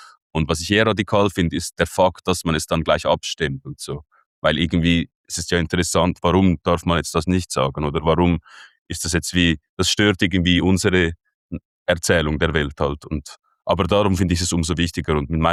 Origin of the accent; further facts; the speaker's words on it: Switzerland; accent: Swiss German; first language Swiss German; es ist ein sehr schweizerischer Name. Schweizerdeutsch ist meine Muttersprache. Ich bin in gut situierte Verhältnisse reingeboren, in eine sehr schweizerische Familie